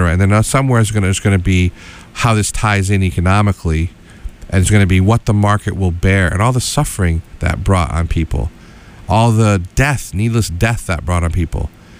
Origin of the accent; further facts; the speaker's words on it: Schenectady, New York, United States; where I grew up in Schenectady